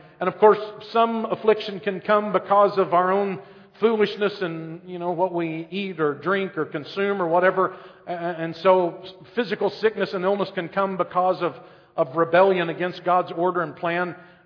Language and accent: English; United States; Come on, buddy. I'm from America. I need a Diet Pepsi.